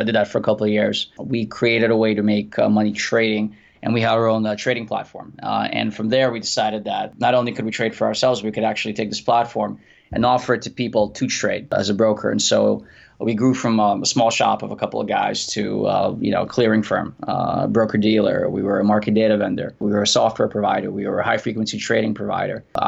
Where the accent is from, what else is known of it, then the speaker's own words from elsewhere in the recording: Brooklyn, New York, United States; also born or lived in St. Petersburg; I came from Russia, an immigrant from St. Petersburg in 1989. I grew up in Brooklyn, went to high school in the city.